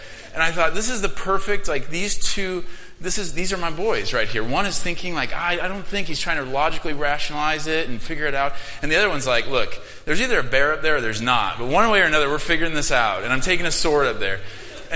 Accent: Denver, Colorado, United States; I am from Denver, Colorado.

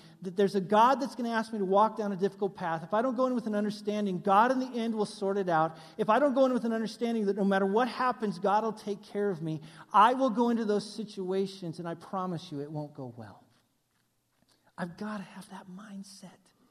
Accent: Wyoming, United States; I mean, I grew up in Wyoming, and I'm all for carrying guns

